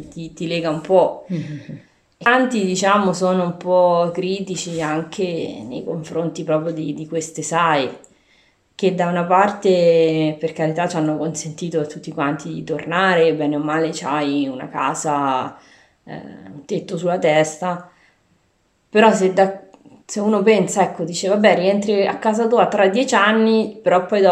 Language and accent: Italian; Macerata, Marche, Italy; now in Fiastra, Italy; Io sono nata a Macerata, cresciuta a Macerata, poi a un certo punto della mia vita ho lasciato il lavoro che avevo sempre a Macerata e mi sono trasferita qui a Fiastra.